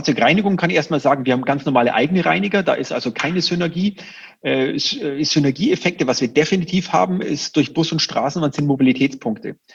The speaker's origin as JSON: {"language": "German", "town": "Augsburg", "region": "Bavaria", "country": "Germany", "said": "da ist man natürlich als Augsburger mit einem gewissen Geoinformationssystem"}